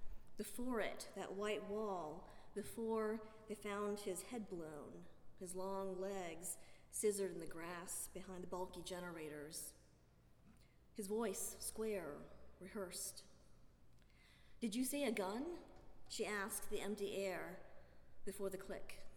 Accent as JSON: {"language": "English", "region": "Seoul", "country": "South Korea", "tie": "born or raised there", "said": "I was born in Seoul, in South Korea, and I tried for years to write a poem about the experience of being a kid there"}